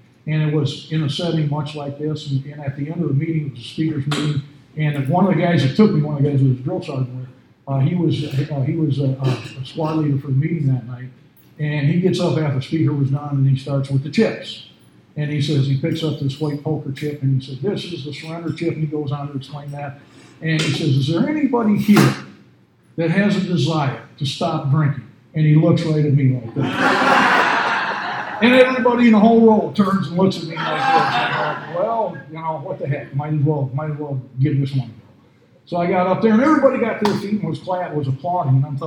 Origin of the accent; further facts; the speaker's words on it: Wisconsin, United States; I grew up in Wisconsin, in southern Wisconsin, and I really didn't think that my drinking was abnormal